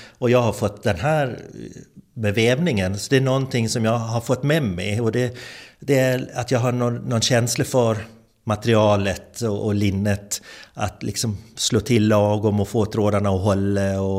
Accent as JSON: {"language": "Swedish", "town": "Hemse", "region": "Gotland", "country": "Sweden", "tie": "born or raised there", "said": "Så var jag hos en man som i Hemse där jag växte upp."}